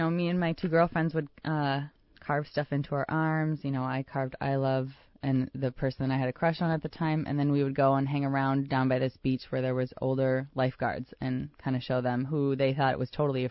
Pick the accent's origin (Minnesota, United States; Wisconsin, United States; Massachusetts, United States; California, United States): Minnesota, United States; I am originally from Minnesota.